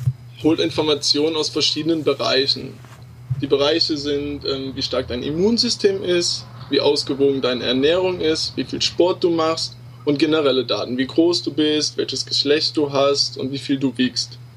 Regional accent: Aachen, North Rhine-Westphalia, Germany; ich bin 26 und bin in Aachen groß geworden, im Dreiländereck zwischen Belgien, Holland und Deutschland.

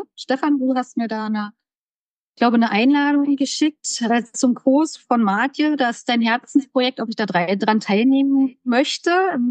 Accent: Strausberg, Brandenburg, Germany; Ich komme aus Strausberg. Das ist eine Kleinstadt bei Berlin, also ist noch S-Bahn hier. Man kann sozusagen hier aus Berlin direkt halten vor der Haustür. Aber es ist Brandenburg.

